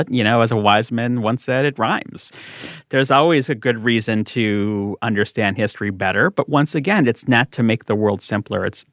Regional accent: Chicago, Illinois, United States; my hometown of Chicago, in the riots after Martin Luther King's assassination in 1968, literally 2 entire miles of Madison Street were laid to waste.

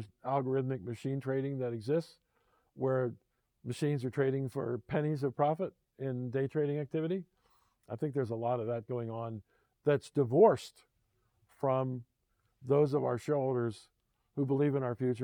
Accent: Philadelphia, Pennsylvania, United States; One of them was a two-year stint being the CEO of the NBA team in my hometown, Philadelphia.

